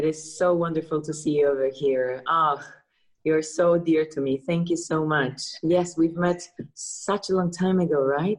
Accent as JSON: {"language": "English", "town": "Wałbrzych", "region": "Lower Silesian Voivodeship", "country": "Poland", "tie": "born or raised there", "also_born_or_lived": "Warsaw", "moved": "yes", "said": "It started over 20 years ago when I left my hometown, Wałbrzych, back in 1999."}